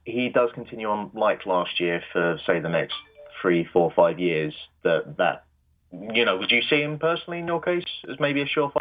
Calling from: London, United Kingdom; from London, England.

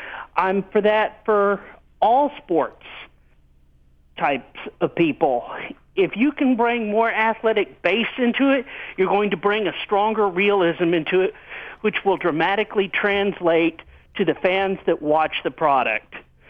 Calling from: Arkansas, United States; from Arkansas.

